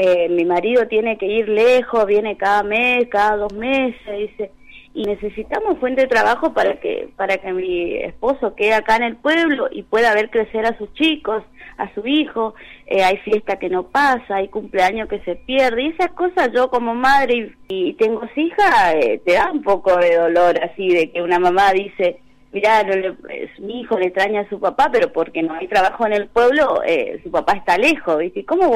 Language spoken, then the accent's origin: Spanish; Tapebicuá, Corrientes, Argentina; que somos todos de Tapebicuá